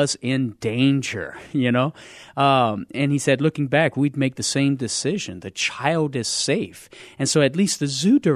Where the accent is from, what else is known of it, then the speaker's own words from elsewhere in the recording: Louisiana, United States; especially me as a Cajun coming from southern Louisiana.